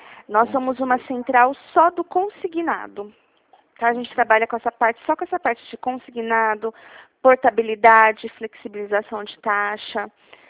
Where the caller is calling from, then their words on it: Dracena, São Paulo, Brazil; aqui de Dracena, tá? Interior de São Paulo.